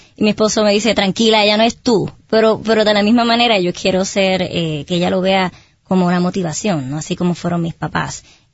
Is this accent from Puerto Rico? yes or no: yes; Sabana Grande, Puerto Rico; en mi casa, una familia humilde, soy de Sabana Grande, siempre digo que soy petatera